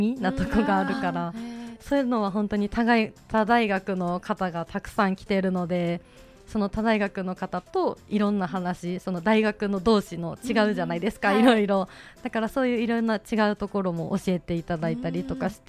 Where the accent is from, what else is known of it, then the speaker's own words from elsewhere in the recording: Gifu, Japan; now in Kyoto, Japan; 私の出身が岐阜県なので、はい、京都らしいことをしてみたいなって思って参加しました